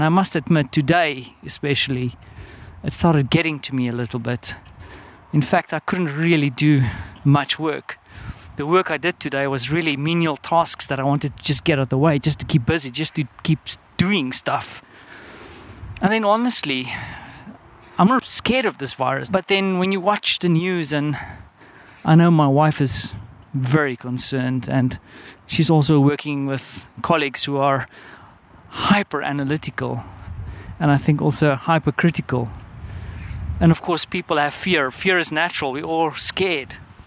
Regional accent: South Africa; I mean, I am South African.

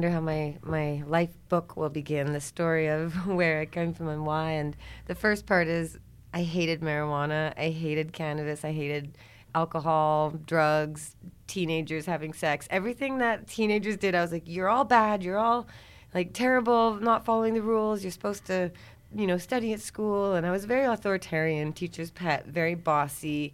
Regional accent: Kamloops, British Columbia, Canada; I was going to move to Vancouver from my hometown, Kamloops, and come here and either be a broadcast journalism student or go to flight attendant school.

